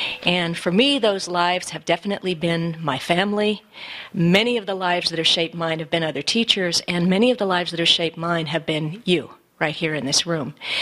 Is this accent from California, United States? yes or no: no; Detroit, Michigan, United States; born there; And I was born in Michigan, in Detroit, in 1956.